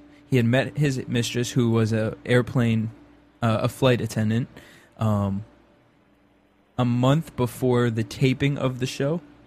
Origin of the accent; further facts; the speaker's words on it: Massachusetts, United States; You know, I'm from Cape Cod, so I've deal with lots of very wealthy people, and they have this arrogance about them.